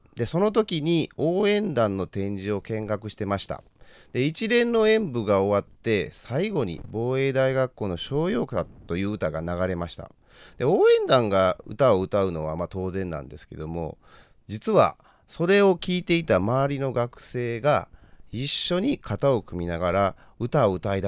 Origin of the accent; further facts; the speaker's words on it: Osaka, Japan; 私は大阪で高校生活を送っている時に、